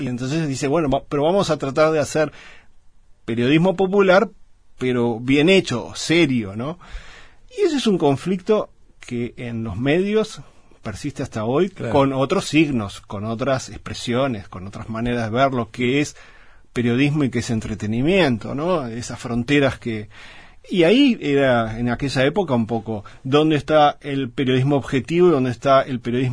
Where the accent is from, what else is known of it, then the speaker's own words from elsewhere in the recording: Montevideo, Uruguay; yo también las viví pero no como un criollo que nací ahí, sino como un montevideano que se siente medio extraño